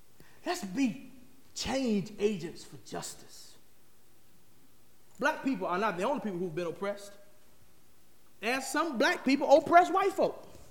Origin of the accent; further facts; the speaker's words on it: Gastonia, North Carolina, United States; In my hometown, Gastonia, North Carolina, my father called me and my aunt called me.